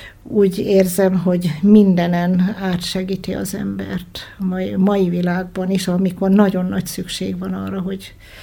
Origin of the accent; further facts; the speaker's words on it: Hungary; Mi magyarok vagyunk, és itthon akarunk élni. Ez 72-ben volt, amikor nem volt olyan nagyon könnyű a helyzet itthon Magyarországon.